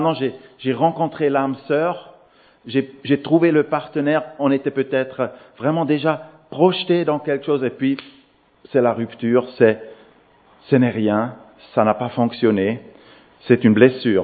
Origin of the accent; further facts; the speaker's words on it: Geneva, Switzerland; je suis en train de développer avec l'Église de plein palais, chez nous à Genève.